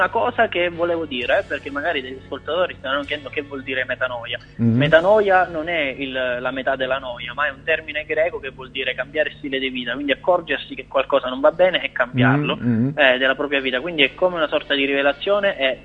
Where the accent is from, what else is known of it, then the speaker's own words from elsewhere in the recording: Tortoreto, Abruzzo, Italy; noi siamo abruzzesi di Tortoreto, non so se conoscete, un paese sulla costa, sulla provincia di Teramo